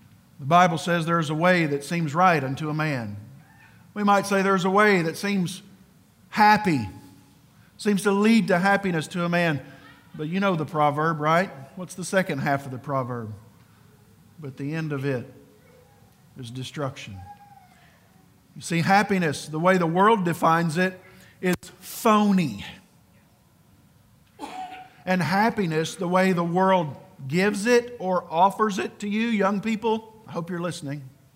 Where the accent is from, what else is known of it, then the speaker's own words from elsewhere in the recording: Ireland; You ever heard the Irish say the word psalm? Sam 1. I'm Irish, so I get a kick out of that.